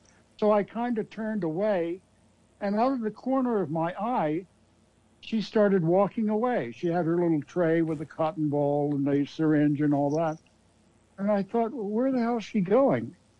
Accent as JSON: {"language": "English", "region": "Virginia", "country": "United States", "tie": "born or raised there", "said": "I should know this, having been born and raised in Virginia."}